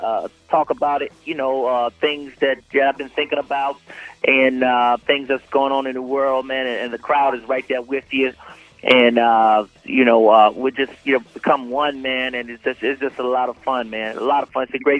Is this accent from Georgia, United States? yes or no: yes; Atlanta, Georgia, United States; I'm from Atlanta, man. So I'm rooting for the Falcons